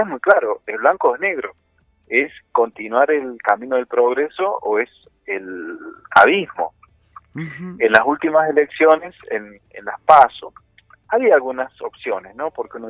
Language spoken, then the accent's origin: Spanish; Argentina; me obliga como ciudadano, me obliga como docente, me obliga como argentino.